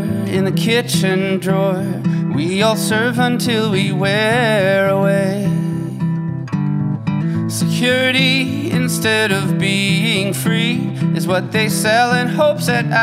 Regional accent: Woodstock, New York, United States; Yeah, I was born in the West Village, New York City, and moved my way up. I went to high school in Woodstock, New York, and then ended up going to Goddard College.

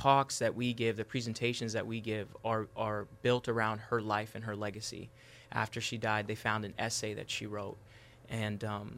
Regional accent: Mission Viejo, California, United States; born or raised there; also born or lived in Iran

